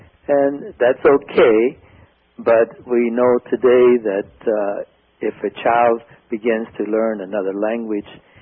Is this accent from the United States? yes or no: yes; the South, United States; even though I'm from the South in a sense.